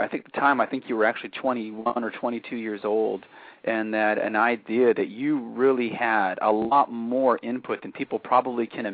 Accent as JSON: {"language": "English", "town": "San Antonio", "region": "Texas", "country": "United States", "tie": "born or raised there", "said": "My hometown."}